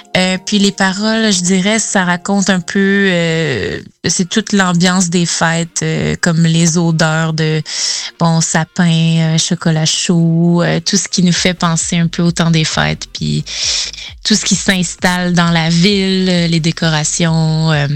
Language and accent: French; Quebec, Canada; Oui, moi je viens de la Beauce, donc une région au Québec. Donc j'ai commencé la musique, je dirais vers l'âge de 8 ans, à l'église. Donc je viens d'une famille quand même catholique